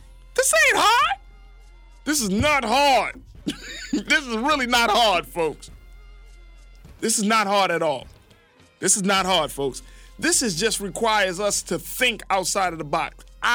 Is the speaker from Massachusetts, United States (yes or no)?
no; Baltimore, Maryland, United States; Because if you grew up like I grew up in Baltimore City, that was not our options.